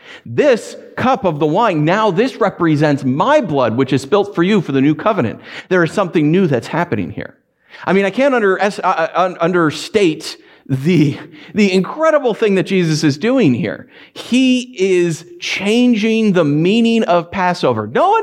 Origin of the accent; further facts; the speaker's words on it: United States; Because I'm not America. Right? I'm an American, but I don't represent the whole of America.